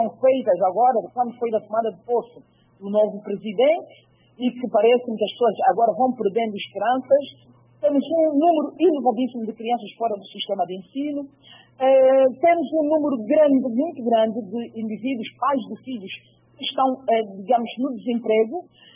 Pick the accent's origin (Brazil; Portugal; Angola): Angola; Enquanto angolanos, que éramos um povo pacífico